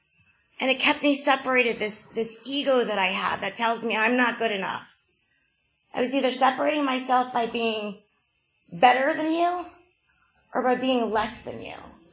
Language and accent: English; Atlantic Highlands, New Jersey, United States; Hey, so I am from Atlantic Highlands.